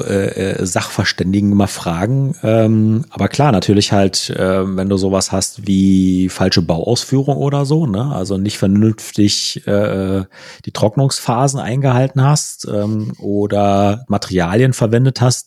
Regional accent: Saxony, Germany; born there; So, jetzt bin ich ja nun mal gebürtiger Sachse.

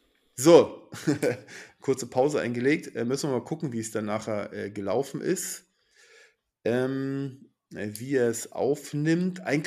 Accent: Schleswig-Holstein, Germany; Und die offene KM, die ist in Brunswick bei uns in Schleswig-Holstein.

